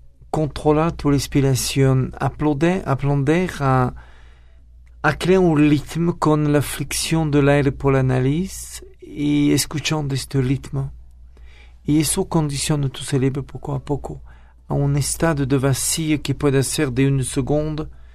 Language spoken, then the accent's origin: Spanish; France; Spanish is a second language; moved away as an adult; now in Mexico; Bueno, soy francés, nací al menos en Francia y hace 12 años que vivo en México.